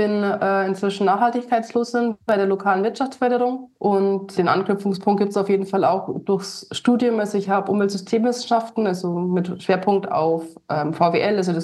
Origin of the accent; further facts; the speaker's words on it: Ramsau, Bavaria, Germany; Also ich bin aus der Ramsau, das ist der Berchtesgadener Talkessel, besteht aus 5 Einzelgemeinden und ich bin aus der, ich glaube, das ist die kleinste. Man sagt auch die eigensinnigste. Genau, ich bin direkt von hier, war dann aber fürs Studium weg und bin vor 7 Jahren wieder zurück nach Berchtesgaden gekommen.